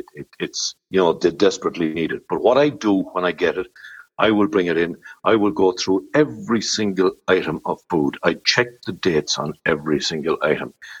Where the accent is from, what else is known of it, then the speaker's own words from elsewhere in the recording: Tullamore, County Offaly, Ireland; now in Clara, Ireland; because I'm from Tullamore, and that's where I'm from, even though I'm married and was captured and brought to Clara about 25 years ago.